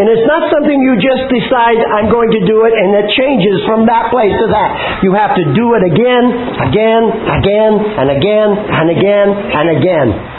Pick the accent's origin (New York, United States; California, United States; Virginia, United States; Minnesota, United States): California, United States; when I was a young man, and growing up in California, which is on the west coast of the United States, I was very much involved with horses